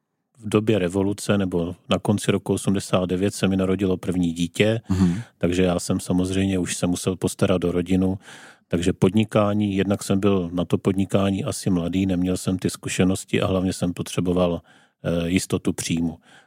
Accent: Zlín, Zlín Region, Czechia; Do základní školy jsem začal chodit už ve Zlíně, kde jsem žil až do svých 30 let.

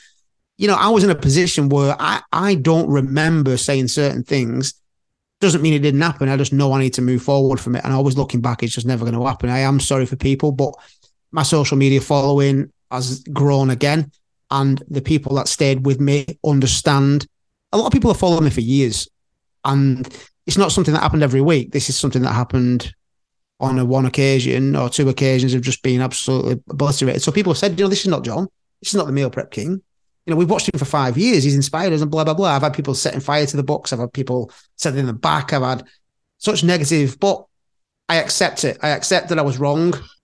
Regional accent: Liverpool, North West England, United Kingdom; accent: Scouse; And I know what I'm like as a Scouser. You know, I know what my family are like, who all speak Scouse.

